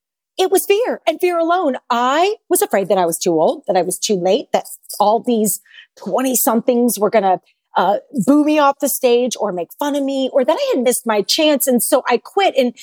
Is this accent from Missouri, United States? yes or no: yes; St. Louis, Missouri, United States; Okay, so I am a St. Louis girl, born and raised in the Midwest.